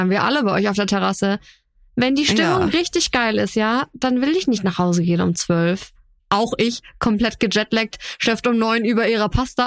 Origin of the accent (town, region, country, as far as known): Austria